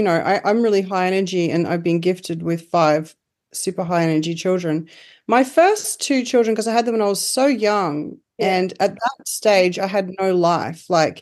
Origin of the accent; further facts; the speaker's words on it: Northern Territory, Australia; I mean, I grew up in the Northern Territory.